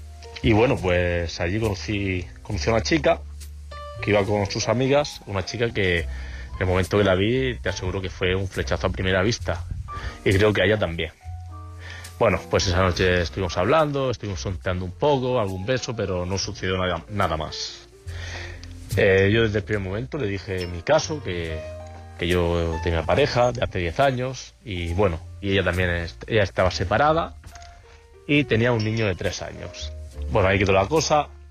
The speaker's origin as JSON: {"language": "Spanish", "town": "Murcia", "region": "Region of Murcia", "country": "Spain", "said": "Verás, yo soy un chico de Murcia."}